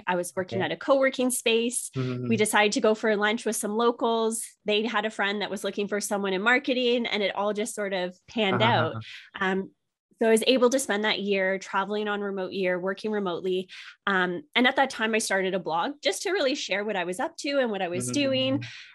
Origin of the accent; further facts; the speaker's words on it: Canada; I grew up in a very traditional, I led a very traditional life. I'm from Canada, a small town in Canada.